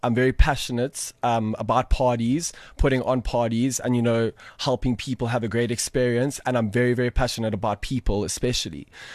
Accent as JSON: {"language": "English", "town": "Johannesburg", "region": "Gauteng", "country": "South Africa", "tie": "born or raised there", "said": "20 years old. I'm a socialite from Johannesburg. I've lived in Joburg my whole life. Basically, I study at Wits during the day."}